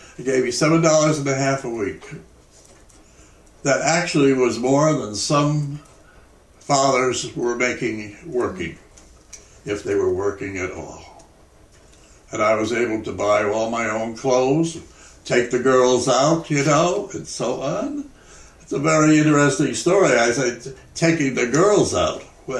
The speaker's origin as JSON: {"language": "English", "town": "Brunswick", "country": "United States", "tie": "born or raised there", "said": "Right here in Brunswick, about a mile from where we are right now."}